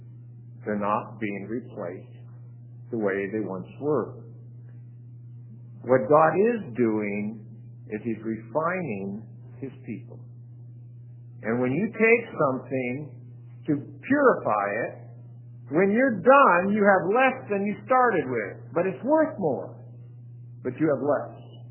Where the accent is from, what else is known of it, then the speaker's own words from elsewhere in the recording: Butte, Montana, United States; I grew up in Butte, Montana, where Berkeley Pit was the largest copper pit in the United States